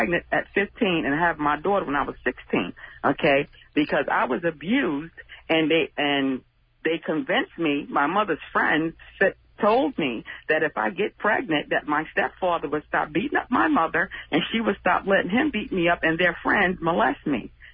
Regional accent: New York City, New York, United States; now in Miami, United States; I am originally from Southside Jamaica Creams.

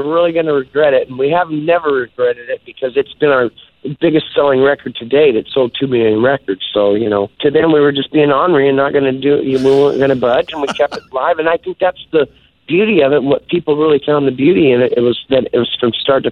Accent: Oklahoma, United States; I haven't had a copy of it since growing up in Oklahoma.

